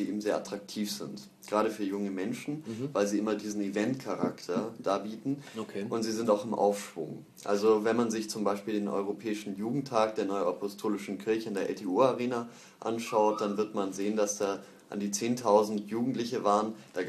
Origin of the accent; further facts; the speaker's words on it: Baden-Württemberg, Germany; gerade also im Nordschwarzwald, da wo ich aufgewachsen bin.